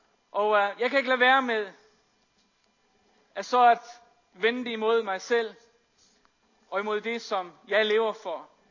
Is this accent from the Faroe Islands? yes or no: yes; Faroe Islands; Fordi jeg er født og opvokset på Færøerne